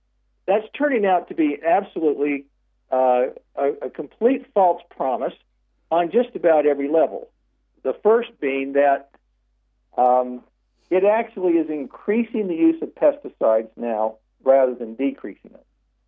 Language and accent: English; Utah, United States; The rates of autism in Utah, where I'm calling you from, in my hometown, are the highest in the United States.